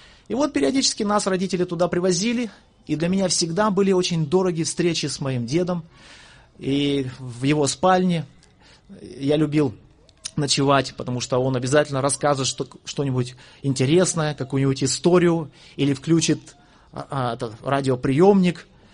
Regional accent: Kamchatka Krai, Russia; мы жили на Камчатке, я родился на Камчатке, нас привозили детей в Богородск периодически

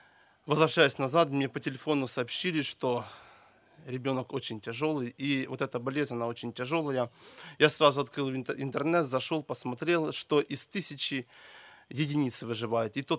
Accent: Kharkiv, Kharkiv Oblast, Ukraine; Я с Украины, с города Харькова.

